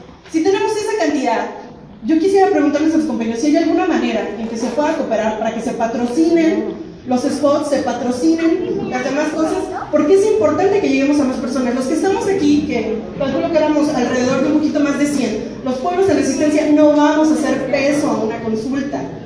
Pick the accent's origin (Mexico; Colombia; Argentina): Mexico; Cuautla, Morelos; soy del colectivo El Zurdo, soy de Cuautla. Todavía estoy dentro de la zona afectada, como todos mis compañeros del colectivo.